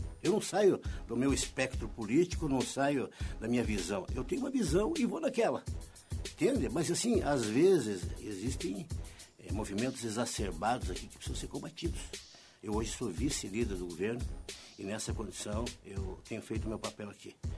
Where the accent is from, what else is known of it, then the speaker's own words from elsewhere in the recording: União da Vitória, Paraná, Brazil; Mas assim, me criei ali. Me criei na Avenida Manuel Rivas, União da Vitória, que é o centro de União da Vitória, e me criei atrás do balcão.